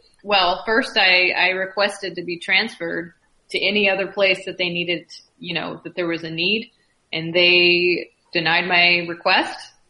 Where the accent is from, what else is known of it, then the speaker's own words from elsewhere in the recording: Houston, Texas, United States; I have to say, I grew up in Houston, Texas, where it is like a swamp right now.